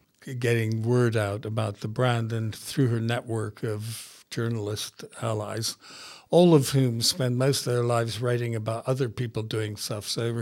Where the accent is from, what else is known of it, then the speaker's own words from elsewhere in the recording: Nebraska, United States; born there; I was born in Nebraska, which is right in the middle of America.